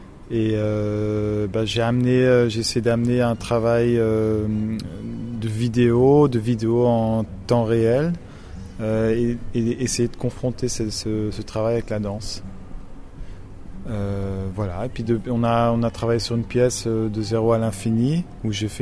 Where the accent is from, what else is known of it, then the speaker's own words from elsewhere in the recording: German-speaking Switzerland, Switzerland; French is a second language; Moi, personnellement, je suis suisse. Enfin, je viens Suisse-Allemagne. Enfin, je parle 2 langues, suisse, le français et l'allemand.